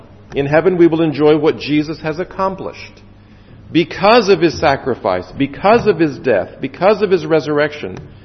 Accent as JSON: {"language": "English", "country": "Taiwan", "tie": "born or raised there", "said": "because I grew up in Taiwan and they were living in the United States"}